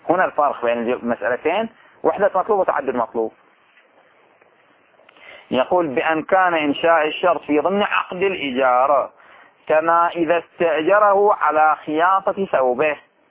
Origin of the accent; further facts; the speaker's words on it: Bahrain; احنا في لهجتنا العامية نقول ما في فرق، هذا واحد وذاك واحد، ما في فرق. في البحرين تروح توقف أي واحد في المنامة في أبو صيبة في أي مكان بيقول لك ماكو فرق.